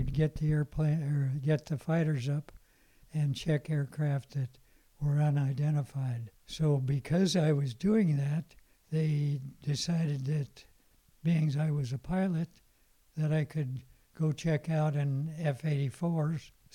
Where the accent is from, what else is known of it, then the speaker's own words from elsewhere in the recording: California, United States; And I was from California, so I thought, because my family was here in California, they didn't go with me overseas. I wanted to come back to the West.